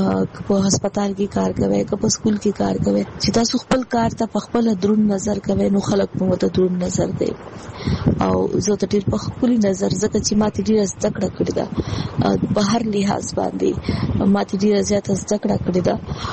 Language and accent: Pashto; Peshawar, Khyber Pakhtunkhwa, Pakistan; زما مور چې هغه د بنو ده او پلار مې چې هغه د لکی مروت دی. خو زما ټول تعلیم چې و نو هغه په پېښور کې شوی، نو تاسو ویلی شئ چې زه په پېښور کې لویه شوی.